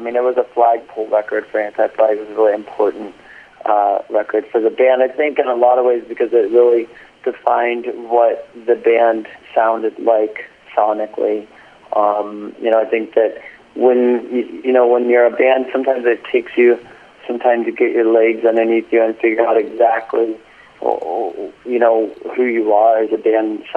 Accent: United States; Yeah, well, you know, we're from America. We know how to make it intense.

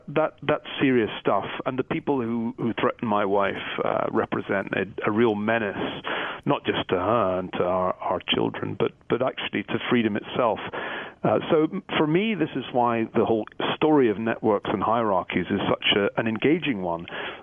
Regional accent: Glasgow, Scotland, United Kingdom; born there; Born in Glasgow in Scotland in 1964.

